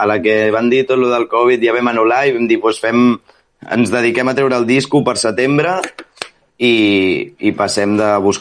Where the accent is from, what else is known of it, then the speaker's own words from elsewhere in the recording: Catalonia, Spain; Nosaltres sempre que anem a Barcelona o anem por ahí, som del Maresme i ni t'oblides del poble que ets.